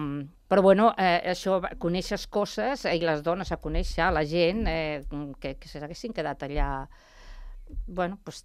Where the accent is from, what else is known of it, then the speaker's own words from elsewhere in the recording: Cercs, Catalonia, Spain; born there; also born or lived in Ejea de los Caballeros; Soc forània, com bé ha dit en Rogeli, jo vaig néixer a Cercs, però per la feina del meu pare, que estava treballant allà a la tèrmica, i després per altres feines que va anar tenint, doncs ens vam moure bastant per tot l'estat espanyol.